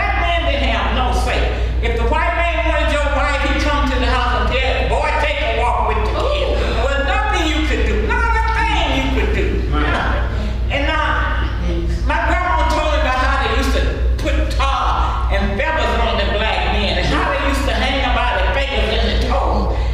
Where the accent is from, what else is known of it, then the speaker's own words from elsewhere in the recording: the South, United States; Okay, I grew up in the South on a plantation